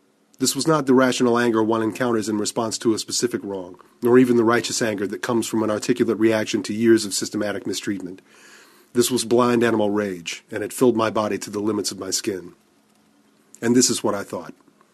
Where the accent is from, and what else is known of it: West Virginia, United States